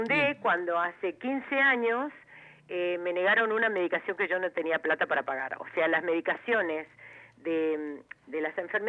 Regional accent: Lomas de Zamora, Buenos Aires Province, Argentina; born there; Nací en Loma de Zamora.

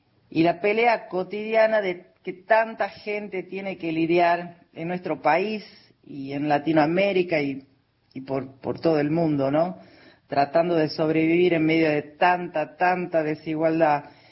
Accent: Monteros, Tucumán, Argentina; los paisajes de Catamarca y Tucumán, a donde trajimos a mi niño a vivir. Yo soy de Monteros, ¿no? O sea que volvimos al NOA.

